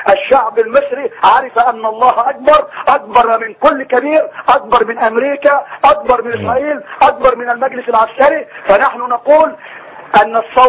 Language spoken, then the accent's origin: Arabic; Saudi Arabia; انا من السعوديه